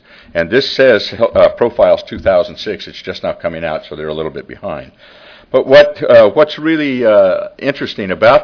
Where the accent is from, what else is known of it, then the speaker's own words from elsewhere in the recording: Las Cruces, New Mexico, United States; I'm from Las Cruces, New Mexico.